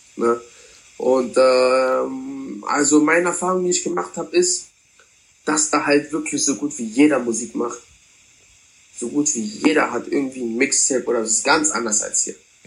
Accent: Germany; Ich habe immer gesagt, ja, ich komme aus Deutschland, dies, das, und die Leute kommen gar nicht drauf klar, wenn du von woanders kommst und so, ne?

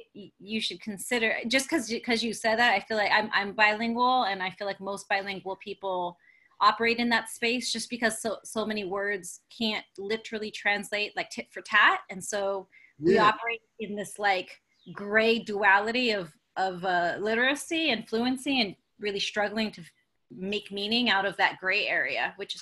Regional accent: Philippines; first language Kapampangan; English is a second language; now in Hawaii, United States; There's one similar in my native language, which is Kapungbangan. It's in the North Philippines.

